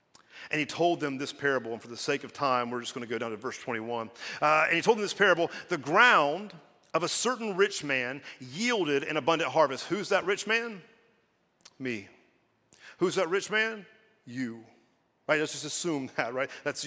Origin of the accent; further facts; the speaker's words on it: United States; I love our country. I'm an American. I am proud to be an American.